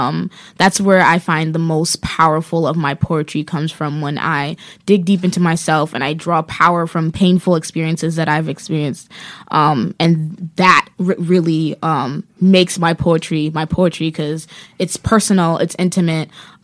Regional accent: New Haven, Connecticut, United States; Yes, I was born and raised in New Haven.

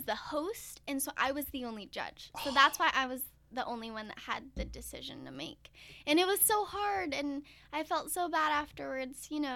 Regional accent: Sacramento, California, United States; even though I'm from Sacramento. I'm pretty far away from them.

